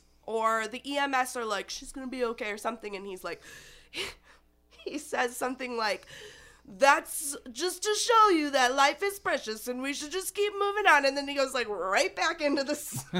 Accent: Cleveland Heights, Ohio, United States; Cleveland Heights originally.

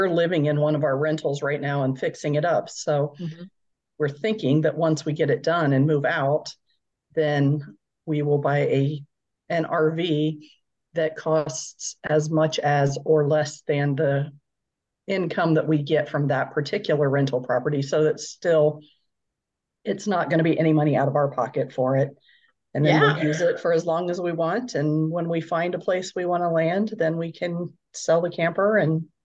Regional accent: Ohio, United States; Someplace in Ohio near family, since we're from Ohio, but then someplace here in Texas so I can be closer to my kids.

